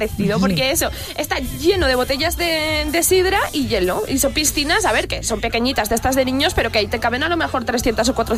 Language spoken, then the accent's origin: Spanish; Luarca, Asturias, Spain; he dicho, pues voy a hacer las de mi pueblo, que son curiosas de narices